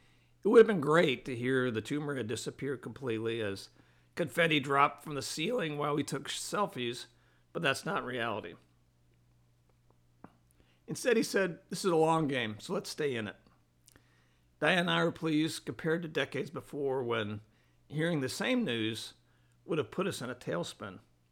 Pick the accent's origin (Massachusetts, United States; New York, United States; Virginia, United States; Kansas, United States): New York, United States; It's the polar opposite of growing up in the Adirondacks in the 70s when 40 below zero happened regularly.